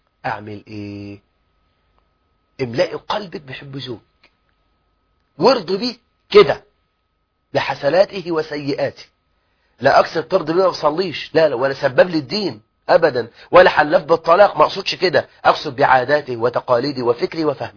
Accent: Egypt

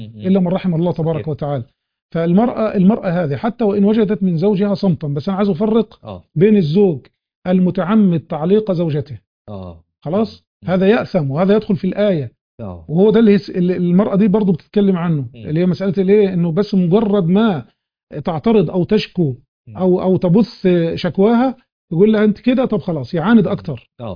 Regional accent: Egypt; البلطجه عندنا في مصر يعني. في الشام يقول لك شبحنه

